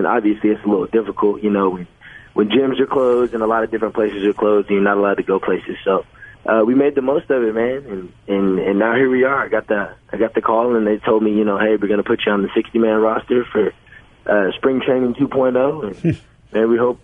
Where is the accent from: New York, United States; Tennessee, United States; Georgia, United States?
Georgia, United States; Atlanta; I grew up in Atlanta for a little bit, so I was always a huge Braves fan.